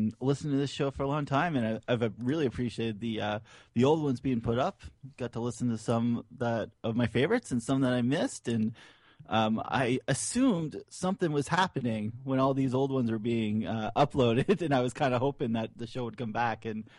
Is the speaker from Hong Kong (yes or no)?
no; Canada; So, you know, Bret was kind of my favorite, being a Canadian teenager at the time.